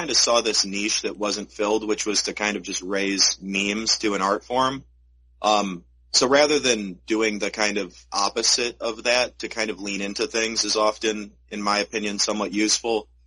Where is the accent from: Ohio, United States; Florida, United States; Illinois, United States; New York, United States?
Ohio, United States; Like, I'm from Ohio, I'm not going to give particular coordinates exactly